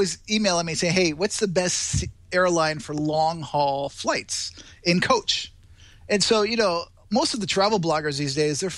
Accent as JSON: {"language": "English", "region": "Connecticut", "country": "United States", "tie": "born or raised there", "said": "So now I'm in Connecticut, my home state."}